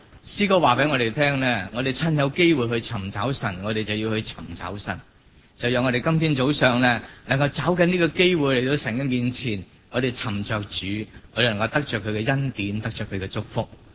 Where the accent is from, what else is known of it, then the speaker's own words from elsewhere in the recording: China; 所有咧，我哋中國人認為大吉利是嘅嘢咧，全部做齊